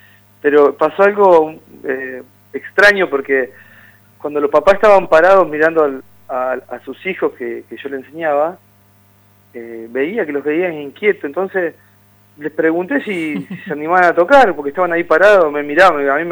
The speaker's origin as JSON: {"language": "Spanish", "town": "Zapala", "region": "Neuquén", "country": "Argentina", "tie": "born or raised there", "said": "por ir a mi ciudad, a ir a tocar a Zapala, y mostrar a los chicos el lugar donde yo nací, y donde empecé a gestar la música"}